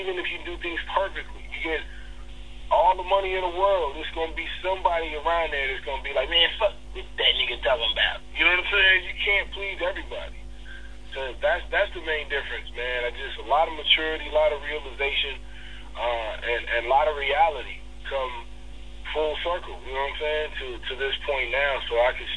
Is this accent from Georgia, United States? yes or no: no; Albuquerque, New Mexico, United States; also born or lived in Detroit; I was born in Detroit, and when my mother passed when I was 9, my dad got remarried. We lived in Albuquerque, New Mexico